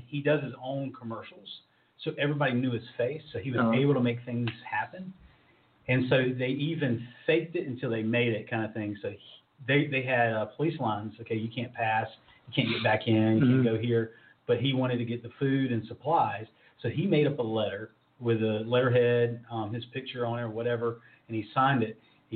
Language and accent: English; North Carolina, United States; Like I said, I'm from the East Coast of North Carolina, and they would have limits.